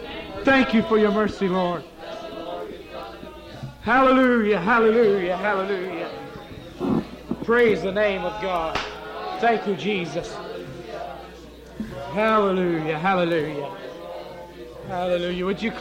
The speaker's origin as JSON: {"language": "English", "town": "Blytheville", "region": "Arkansas", "country": "United States", "tie": "born or raised there", "also_born_or_lived": "Mississippi", "said": "I'm from Blytheville, Arkansas. I was born in the state of Mississippi, raised in the state of Arkansas, and I've lived my entire life in a state of confusion"}